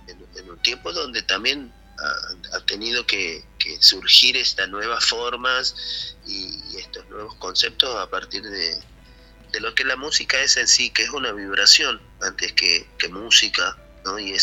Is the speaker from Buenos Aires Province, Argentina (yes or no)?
no; Santiago del Estero, Argentina; Soy argentino, tengo que tocar tango, sí, yo soy santiagueño, sí, he tocado chacarera